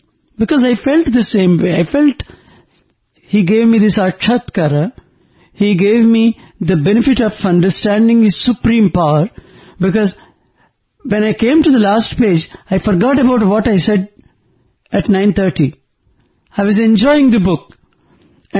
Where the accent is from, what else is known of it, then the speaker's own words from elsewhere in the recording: Vizianagaram, Andhra Pradesh, India; So I go to my hometown, which is Vijayanagaram those days.